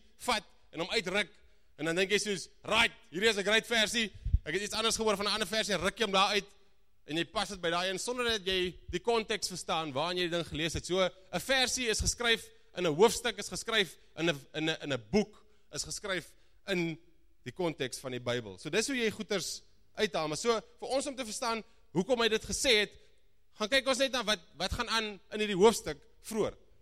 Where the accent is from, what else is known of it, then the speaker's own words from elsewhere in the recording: De Aar, Northern Cape, South Africa; born there; Ek is gebore in De Aar.